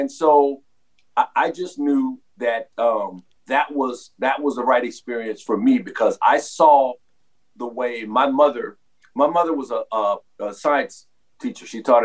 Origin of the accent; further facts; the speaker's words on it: New Orleans, Louisiana, United States; growing up in New Orleans with my mom teaching at Dillard, I pretty much grew up on Dillard's campus.